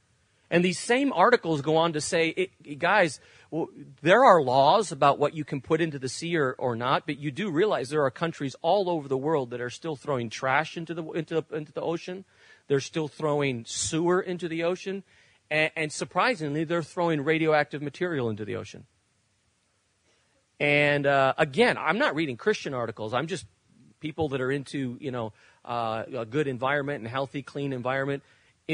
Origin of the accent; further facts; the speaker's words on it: Spain; When I grew up in Spain, we used a currency called the peseta.